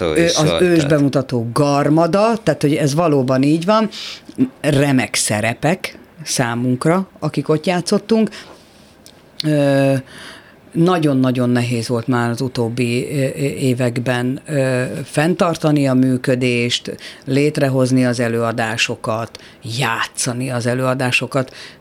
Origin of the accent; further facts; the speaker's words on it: Debrecen, Hajdú-Bihar, Hungary; Apukám elköltözött Debrecenből, mert ugye én debreceni vagyok